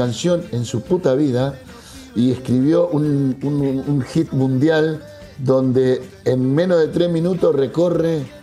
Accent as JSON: {"language": "Spanish", "country": "Argentina", "said": "nosotros como argentinos, como público oyente de radio, empezamos a descubrir una música maravillosa"}